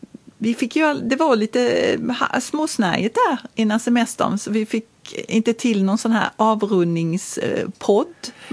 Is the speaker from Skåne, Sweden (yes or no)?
yes; Malmö, Skåne, Sweden; Jag har ju lite mina rötter där, även om jag kommer från Malmö.